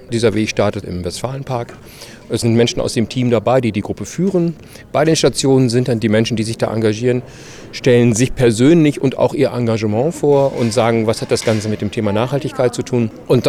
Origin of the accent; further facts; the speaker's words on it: Dortmund, North Rhine-Westphalia, Germany; Also ich bin Dortmunder und stolz, Dortmund anders zu zeigen